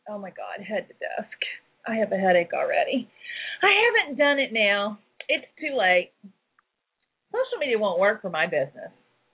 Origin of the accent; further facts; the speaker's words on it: the South, United States; because I grew up in the South and we always do ladies first.